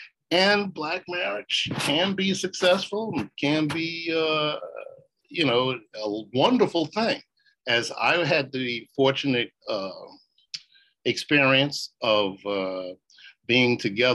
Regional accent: New York City, New York, United States; I lived in the Bronx at the time. I'm born and raised in Harlem, but I was driving back to where I was living in the Bronx.

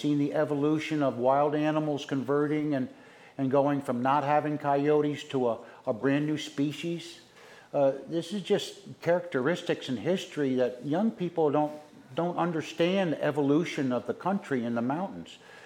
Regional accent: Liberty, New York, United States; I was born here in Liberty, New York, and I'm 63 years old, and I've been a resident at the Muthick Farm all my life.

